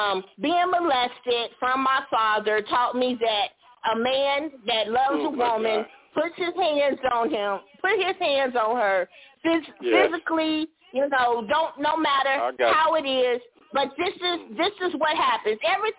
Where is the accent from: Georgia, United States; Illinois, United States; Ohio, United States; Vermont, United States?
Illinois, United States; Chicago; I'm straight from Chicago, straight from the project.